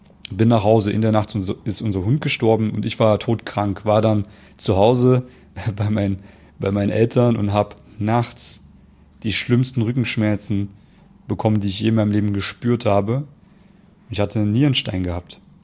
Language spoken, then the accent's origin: German; Central Germany, Germany; Ich gehe jetzt mal in meine Heimat nach Mitteldeutschland